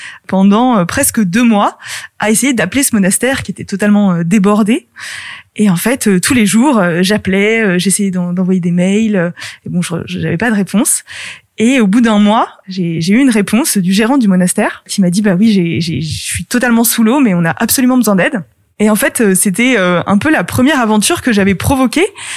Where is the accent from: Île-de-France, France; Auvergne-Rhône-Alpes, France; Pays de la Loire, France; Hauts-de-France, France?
Île-de-France, France; Paris; born there; also born or lived in Belgium / Argentina; j'ai vécu dans pas mal de pays quand j'étais petite. Donc je suis née à Paris, puis j'ai vécu en Belgique, puis en Argentine.